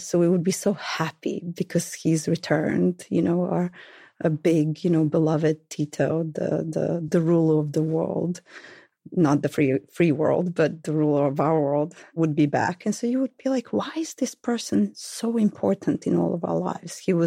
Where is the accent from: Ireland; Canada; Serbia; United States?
Serbia; Belgrade; There was, you know, Belgrade was very cosmopolitan at that time.